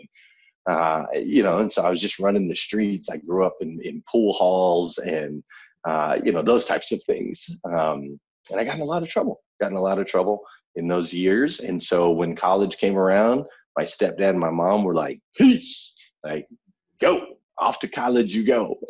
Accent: Flagstaff, Arizona, United States; So like I grew up in Flagstaff, Arizona, and I grew up in a very, very unique environment.

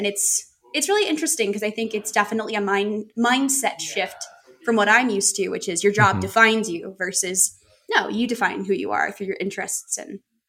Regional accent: New York City, New York, United States; now in Colorado, United States; I came originally from New York City, working at Nickelodeon on their games team over there.

